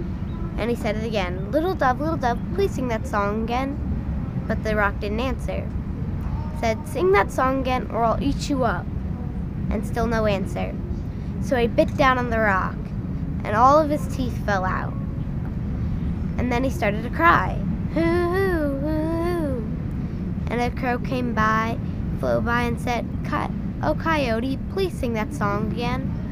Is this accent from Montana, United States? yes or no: no; Cape Girardeau, Missouri, United States; I'm from Cape Girardeau, Missouri